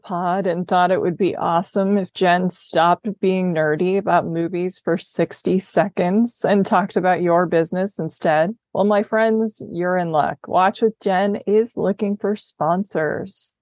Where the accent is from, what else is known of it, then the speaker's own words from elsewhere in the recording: Midwest, United States; because I'm from the Midwest too